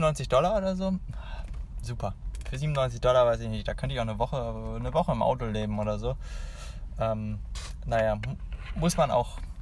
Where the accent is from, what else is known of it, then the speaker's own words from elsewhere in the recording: Hanover, Lower Saxony, Germany; ich komme ja aus Hannover